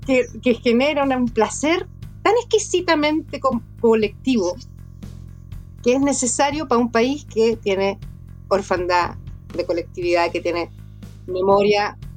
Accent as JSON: {"language": "Spanish", "country": "Chile", "said": "Lo que tenemos muy como chilenos es que esperamos siempre de las estructuras sociales"}